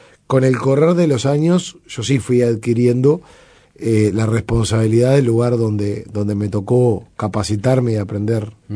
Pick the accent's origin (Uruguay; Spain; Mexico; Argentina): Uruguay; Montevideo; No, yo nací en Jacinto Vera, en la calle Antonio Machado. Me mudé a Malvin.